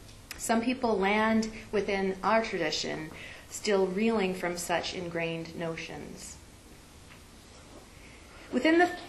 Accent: Rochester, Minnesota, United States; When I was growing up in Rochester, Minnesota, my family attended a Lutheran church every Sunday for about 20 years.

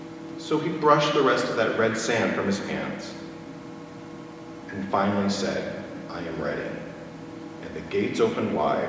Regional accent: Stillwater, United States; I grew up in Stillwater, and my parish was St. Michael's Church.

